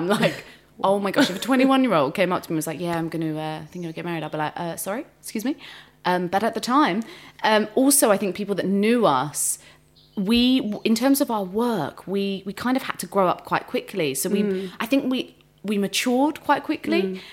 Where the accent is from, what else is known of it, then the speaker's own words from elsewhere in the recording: Hounslow, London, United Kingdom; also born or lived in Ilford; So we moved, I grew up in Hounslow and then we moved to Ilford.